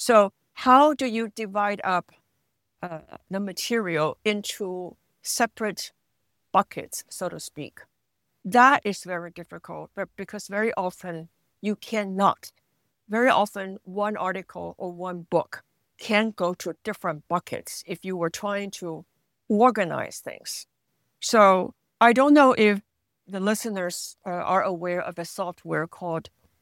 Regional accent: Taiwan; born there; first language Chinese; English is a second language; I was born in Taiwan, so Chinese is my first language

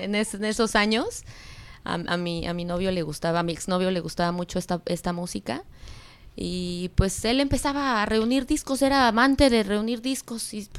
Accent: Mexico City, Mexico; now in Playa del Carmen, Mexico; Bueno, yo soy de la Ciudad de México, de Iztapalapa, para el mundo.

